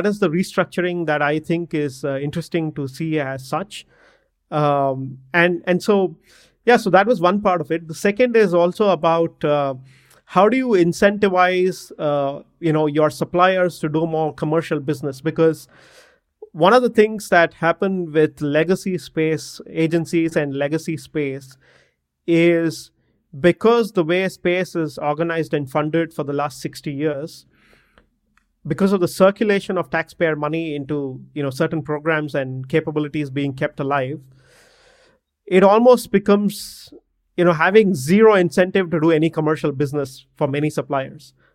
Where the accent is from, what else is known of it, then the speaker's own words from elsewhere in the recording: Bangalore, Karnataka, India; So I'm from Bangalore in India